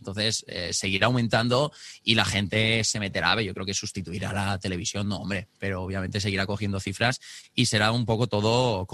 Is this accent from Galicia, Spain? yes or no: no; Murcia, Region of Murcia, Spain; Bueno, yo tengo 23 años en este momento, soy de Murcia.